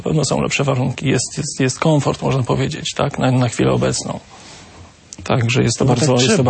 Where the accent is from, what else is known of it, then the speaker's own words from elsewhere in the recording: Koszalin, West Pomeranian Voivodeship, Poland; Ja jestem z Koszalina. Jestem z Koszalina.